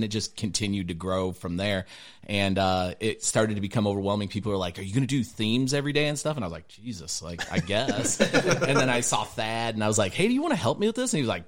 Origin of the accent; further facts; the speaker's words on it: South Bend, Indiana, United States; born there; But Michiana, because he's born in Michigan, and I was born in South Bend, Indiana.